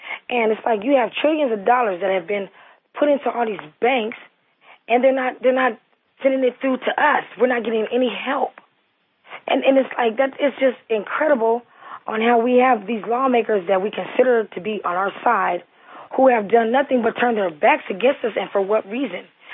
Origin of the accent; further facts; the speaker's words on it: United States; us being American people, there's like no reason why any of us should be poor or hungry or have to worry about education.